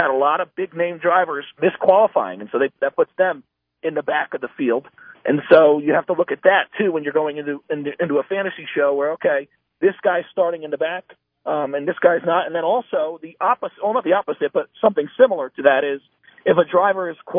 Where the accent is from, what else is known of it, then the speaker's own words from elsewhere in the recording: New Jersey, United States; And so then I grew up in New Jersey, so there's a New York hub, and I applied for a job in the sports newsroom up there